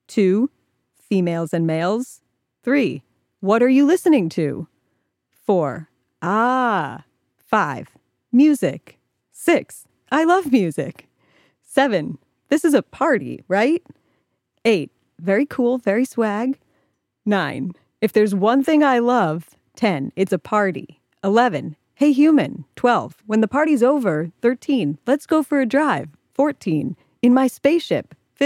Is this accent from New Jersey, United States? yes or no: no; Ohio, United States; She sent this because I'm from Ohio.